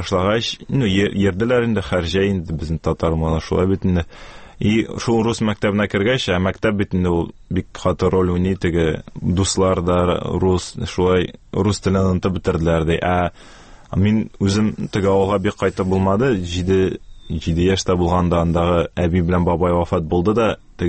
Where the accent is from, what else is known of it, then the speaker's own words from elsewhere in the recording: Kazan, Tatarstan, Russia; Казанда тудым, аннары шу Дербышки дәрәшләр бистәсендә инде булайын татарчасы шулай дип әйттеләр. Шунда туып үстем.